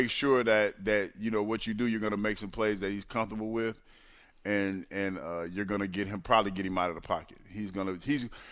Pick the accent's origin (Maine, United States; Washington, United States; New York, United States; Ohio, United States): Ohio, United States; I'm a Cleveland fan. I grew up in Ohio